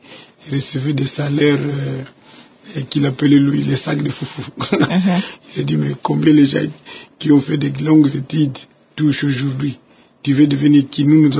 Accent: Mandombe, Kongo Central, DR Congo; also born or lived in Ngombe-Loutété; À Mandombe où j'ai grandi, mais je suis né à Ngombe-Loutété.

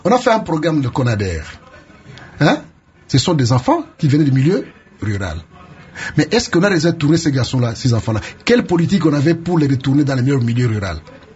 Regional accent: Kikwit, Kwilu, DR Congo; ne fût-ce que chez moi à Kikwit

